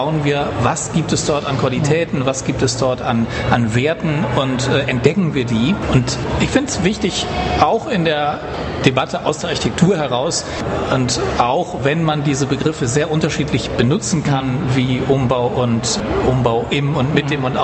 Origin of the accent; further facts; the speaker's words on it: Wuppertal, North Rhine-Westphalia, Germany; wenn man das jemandem sagt, ich komme aus Wuppertal